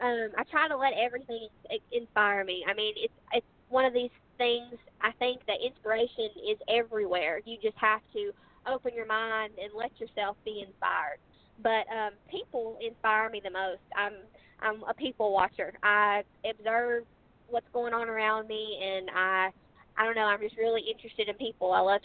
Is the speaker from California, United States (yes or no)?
no; Magnolia, Arkansas, United States; a Christmas pageant in my hometown of Magnolia, Arkansas.